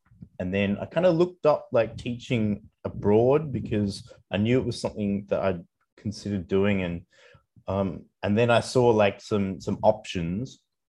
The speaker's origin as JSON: {"language": "English", "town": "Perth", "region": "Western Australia", "country": "Australia", "tie": "born or raised there", "said": "I think growing up in Perth is pretty good. It's a pretty good place to grow up."}